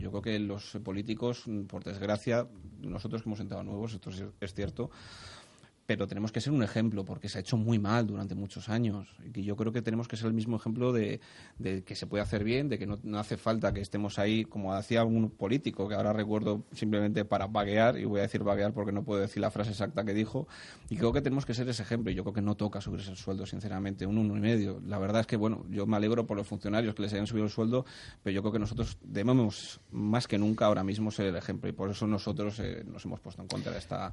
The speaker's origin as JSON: {"language": "Spanish", "town": "Madrid", "region": "Community of Madrid", "country": "Spain", "tie": "born or raised there", "also_born_or_lived": "Salamanca", "said": "Yo nací en Salamanca, mi padre es de Córdoba, mi madre es de Salamanca y me he criado en Madrid."}